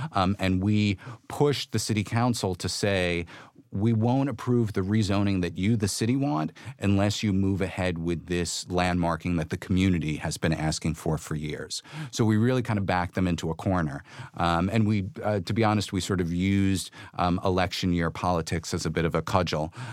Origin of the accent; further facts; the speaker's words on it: New York City, New York, United States; I grew up in the Bronx, but I've been working in the Village and on the west side of Manhattan since for over 20 years.